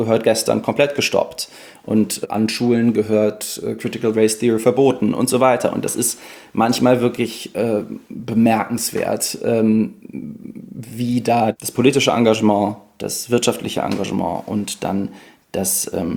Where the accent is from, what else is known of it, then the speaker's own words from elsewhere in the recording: North Rhine-Westphalia, Germany; ich komme ja aus der Nähe von Köln